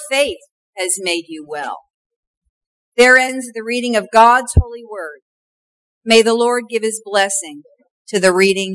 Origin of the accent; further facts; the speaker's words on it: Kansas City, United States; because I am from Kansas City